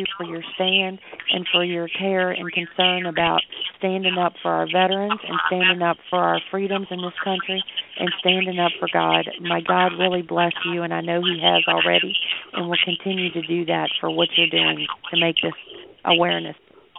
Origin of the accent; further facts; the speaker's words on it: Virginia, United States; born there; so I guess I have a lot of North Carolina blood in me, even though I was born in Virginia.